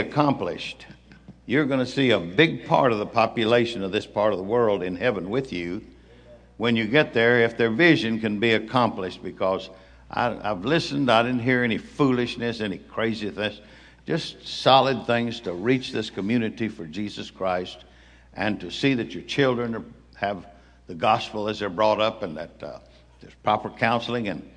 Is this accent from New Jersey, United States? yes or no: no; Fort Worth, Texas, United States; Now, I'm down from Fort Worth, Texas, and we talk a little slower.